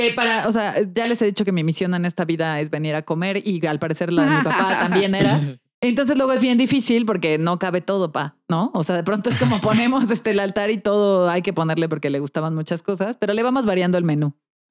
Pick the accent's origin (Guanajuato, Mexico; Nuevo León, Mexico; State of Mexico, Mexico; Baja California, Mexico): Guanajuato, Mexico; porque yo soy de Guanajuato, para que no, si no se acuerden, yo soy de Guanajuato.